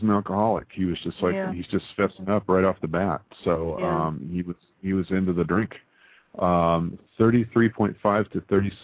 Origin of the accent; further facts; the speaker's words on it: El Paso, Texas, United States; born there; Well, I was born in El Paso